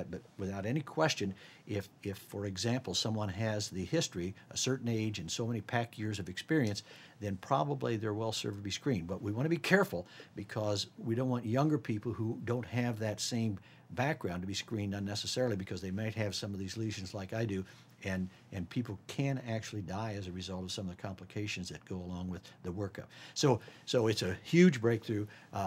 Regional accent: Indiana, United States; because I grew up in Ohio Valley and in Indiana

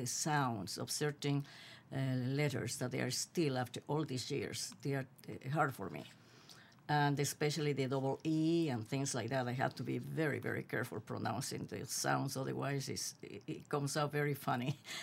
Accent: Quito, Pichincha, Ecuador; English is a second language; moved away as an adult; now in United States; Yes. I was born and raised in Quito, Ecuador.

